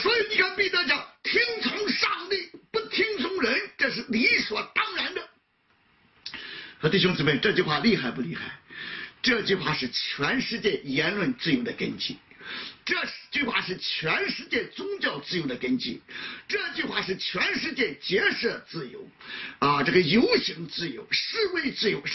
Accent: China; 所以我们中国人怎么不知不觉我们就把传道人神化啊

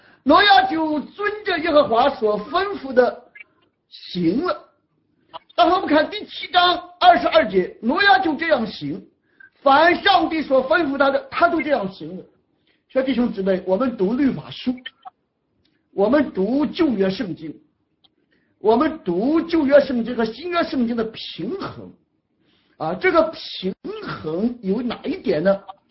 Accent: China; 啊，我们中国人长者去世一般来是头七。

